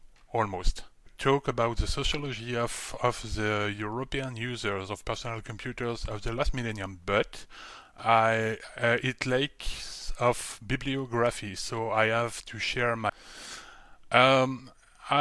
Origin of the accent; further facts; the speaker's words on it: Grand Est, France; I'm born and raised in Elsass, former German colony.